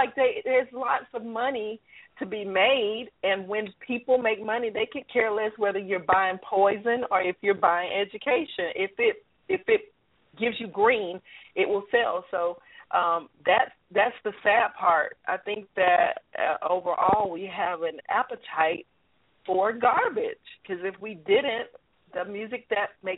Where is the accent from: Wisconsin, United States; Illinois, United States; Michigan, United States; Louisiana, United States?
Louisiana, United States; Forest; I'm from Forest, Louisiana. I'm from the Gulf Coast.